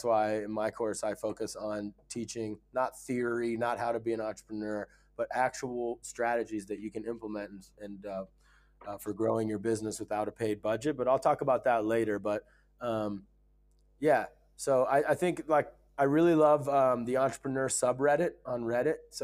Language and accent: English; Ohio, United States; I grew up in a small town in Ohio. Definitely didn't have access to travel.